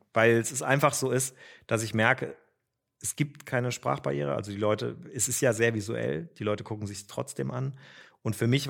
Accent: Baden-Württemberg, Germany; Aber ich komme aus dem Schwarzwald

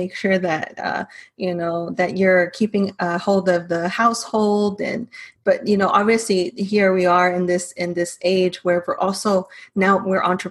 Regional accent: Texas, United States; And I was born and raised here in Texas, but my parents are obviously Mexican.

